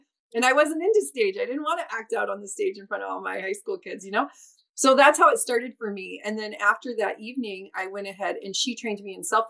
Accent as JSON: {"language": "English", "region": "Iowa", "country": "United States", "tie": "born there", "also_born_or_lived": "Texas / New Hampshire / Florida", "said": "So I've moved 38 times in my life, but I was born in Iowa, and I went to my undergrad university was at Iowa State University."}